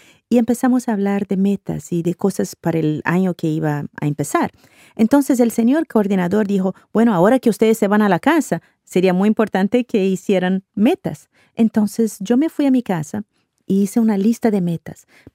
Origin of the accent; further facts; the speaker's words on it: Brazil; Spanish is a second language; Yo fui a fin de año a participar de un encuentro de jóvenes científicos cristianos ahí en Brasil, en mi país.